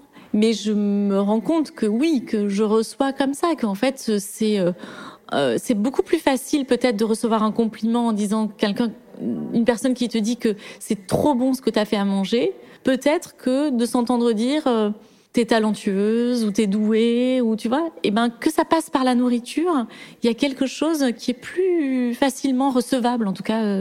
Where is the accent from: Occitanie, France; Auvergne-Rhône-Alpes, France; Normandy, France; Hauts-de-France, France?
Occitanie, France; Toulouse; moi, j'ai grandi à Toulouse, dans une maison avec un jardin.